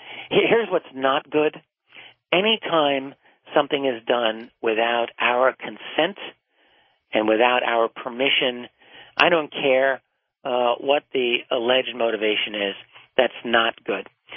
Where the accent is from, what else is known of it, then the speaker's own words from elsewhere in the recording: Brooklyn, New York, United States; like you, I'm from Brooklyn, and we got to stick together.